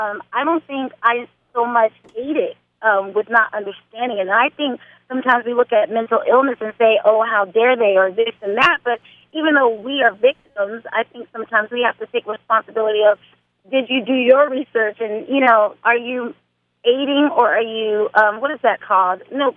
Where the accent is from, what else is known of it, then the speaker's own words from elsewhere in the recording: Hawaii, United States; also born or lived in Germany; I was raised in Hawaii and born in Germany.